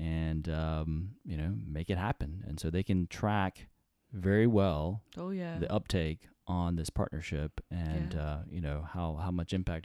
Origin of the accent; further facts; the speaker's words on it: North Carolina, United States; So I grew up in North Carolina. That was the other funny part that I was calling out. So I grew up in North Carolina